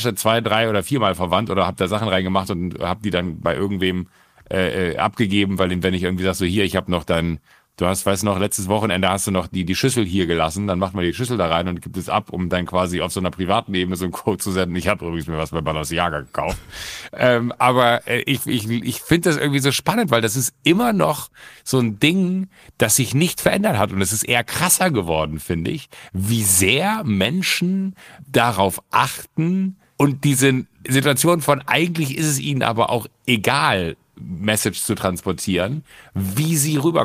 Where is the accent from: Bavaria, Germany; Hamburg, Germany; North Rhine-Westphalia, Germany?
North Rhine-Westphalia, Germany; Mönchengladbach; ich bin dann in Gladbach groß geworden